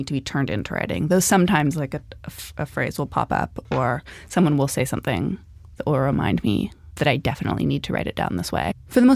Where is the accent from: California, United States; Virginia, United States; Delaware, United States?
California, United States